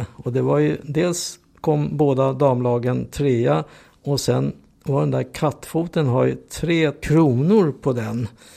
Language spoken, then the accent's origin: Swedish; Hungary; first language Hungarian; Swedish is a second language; now in Sweden; Och jag är ursprungligen från Ungern. Så jag har ju faktiskt bott här i större delen av mitt liv. Ända sedan 1951 kom jag hit. Och blev jättesvensk